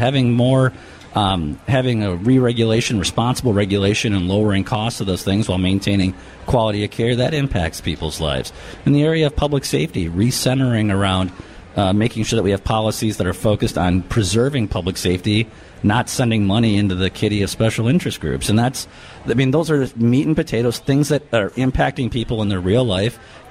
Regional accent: Minnesota, United States; As a Minnesotan, of course, I'm happy to see a Minnesotan be on the top of the ticket as a vice president.

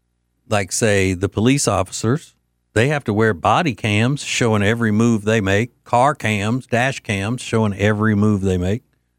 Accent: Louisiana, United States; First of all, from my home state of Louisiana, Denham Springs, Louisiana.

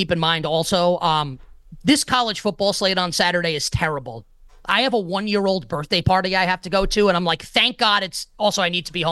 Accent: New York, United States; I'm a New Yorker, and a New Yorker can tell a team of destiny when it's staring him straight in the face.

